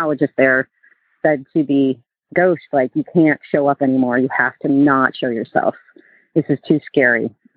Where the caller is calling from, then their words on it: Burlington, Vermont, United States; I'm calling from Burlington, Vermont.